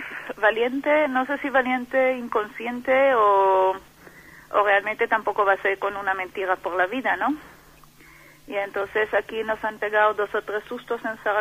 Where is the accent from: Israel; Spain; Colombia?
Israel; Spanish is a second language; cuando yo digo soy de Israel, sabéis dónde está el Israel